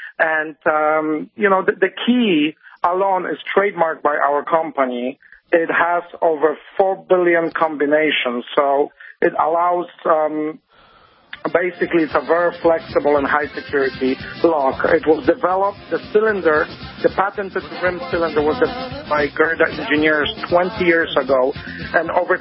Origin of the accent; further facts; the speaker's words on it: Poland; And I'm originally from Poland